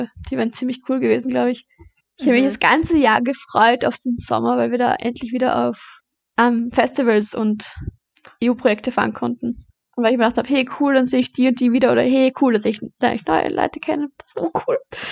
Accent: Baden, Lower Austria, Austria; also born or lived in Vorarlberg; Ja, genau, ich bin eigentlich in Vorarlberg geboren. Aber mein Papa kommt aus Baden, also sind wir nach Baden gezogen.

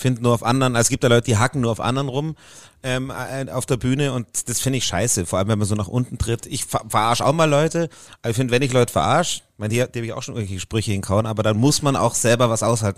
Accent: Puchheim, Bavaria, Germany; Ich bin in Puchheim aufgewachsen, das ist so 20 Kilometer weg von München. Und meine Mama ist ja aus Bayern und bayerische Volksschauspielerin. Insofern musste ich ja die Sprache auch beherrschen und der Opa eh auch. Also wir mütterlicherseits war alles recht bayerisch geprägt.

